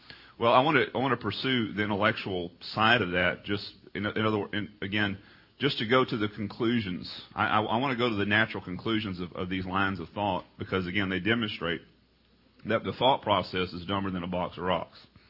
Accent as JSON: {"language": "English", "region": "Texas", "country": "United States"}